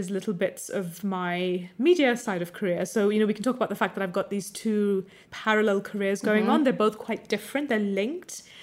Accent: India; also born or lived in United States; now in United Kingdom; I grew up in America and India, and particularly in India, there was a huge emphasis on studying maths and science

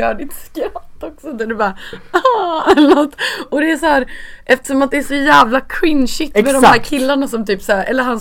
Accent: Norrland, Sweden; jag är en bonde från Norrland.

